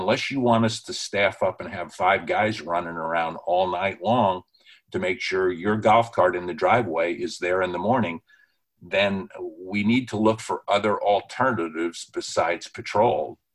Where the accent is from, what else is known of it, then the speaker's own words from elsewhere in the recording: New York, United States; I come from New York.